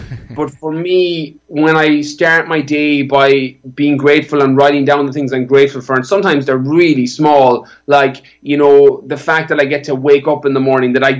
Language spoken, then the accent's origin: English; Ireland; also born or lived in California; I'm from Ireland, born and bred, apart from my time away. And again, California helped me so much on this, because I grew up, as I said, in a small little village. There's only 200 people in my village.